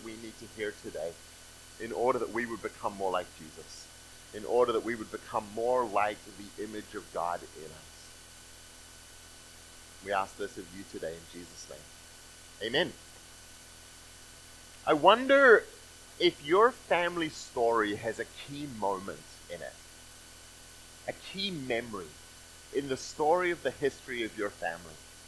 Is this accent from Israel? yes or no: no; New Zealand; now in Canada; how Ali and I came from New Zealand to Canada, about how we packed all of our things up and we either gave them away or we put them on a ship to come to Canada.